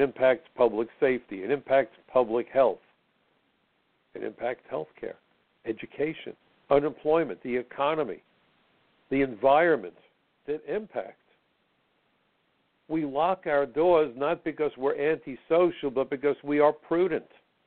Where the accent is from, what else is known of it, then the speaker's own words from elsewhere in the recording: New York City, New York, United States; I'm a New Yorker, lifelong New Yorker. This is my hometown.